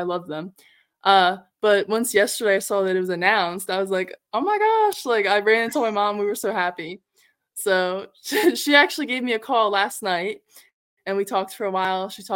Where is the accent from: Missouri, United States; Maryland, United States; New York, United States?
Maryland, United States; Baltimore; When I was younger, I was being from Baltimore, huge Maryland fan.